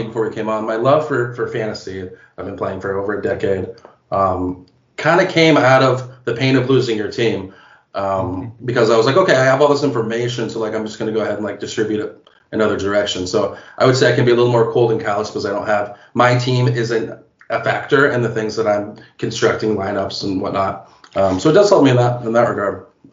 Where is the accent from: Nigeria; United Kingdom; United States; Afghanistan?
United States; Seattle, Washington; So, yeah, I'm from Seattle. My family's from Seattle.